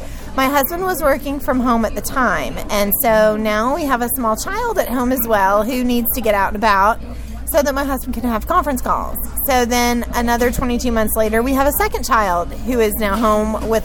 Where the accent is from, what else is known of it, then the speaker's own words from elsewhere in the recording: Lexington, United States; I grew up in Lexington, so I'm very familiar with the area. Born and raised there, been there all my life.